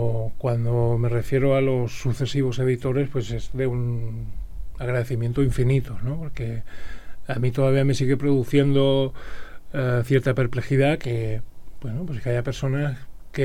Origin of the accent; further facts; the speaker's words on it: Baza, Andalusia, Spain; en Baza juego en casa, definitivamente. No solo porque, como tú decías, es también mi tierra